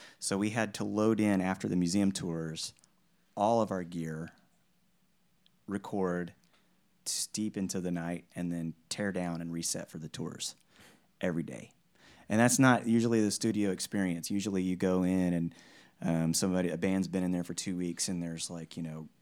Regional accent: Oklahoma, United States; moved away as an adult; now in Nashville, United States; Born and raised in Oklahoma, never been really anywhere else, never lived anywhere else. Got my undergrad degree in Oklahoma, got my graduate degree in Oklahoma. So it's like stayed in Oklahoma and then suddenly moved to Nashville.

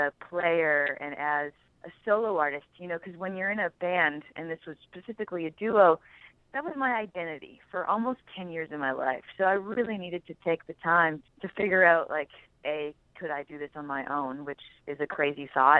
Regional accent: Winnipeg, Manitoba, Canada; I'm from Winnipeg, Manitoba, which is right in the middle, right above North Dakota and Minnesota

